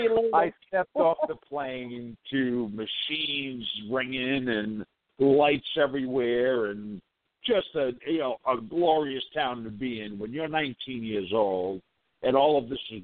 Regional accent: Smithfield, Rhode Island, United States; I was born and raised in Smithfield, Rhode Island. A little town in a very small state.

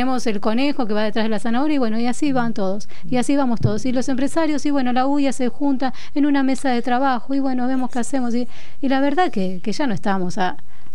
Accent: Argentina; pero lo hablo desde el lugar humilde, como argentino

